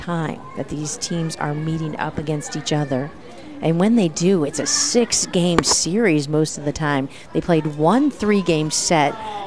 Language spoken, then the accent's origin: English; Cleveland, Ohio, United States; I mentioned to your son that I'm from Ohio, from the Cleveland area, but always was a Reds fan and always will be.